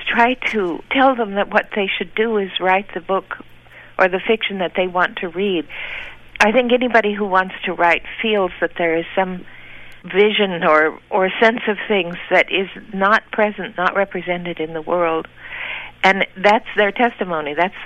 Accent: Idaho, United States; now in Iowa, United States; Well, you know, I grew up in Idaho. I went to college at Brown. I went to graduate school at the University of Washington.

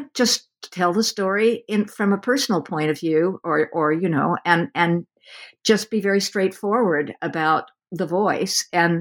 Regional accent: West Coast, United States; since I'm from the West Coast and have had very little time to explore the eastern part of the country

